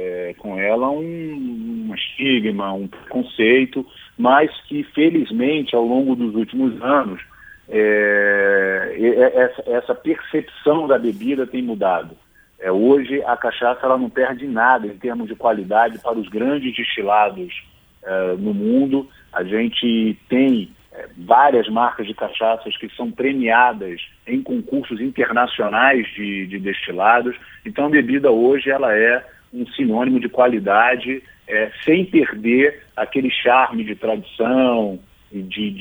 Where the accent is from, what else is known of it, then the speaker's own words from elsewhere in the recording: Pernambuco, Brazil; also born or lived in Rio de Janeiro; now in Brasília, Brazil; Na verdade, eu sou pernambucano, mas eu moro no Rio há muito tempo e agora estou residindo já há 10 anos em Brasília.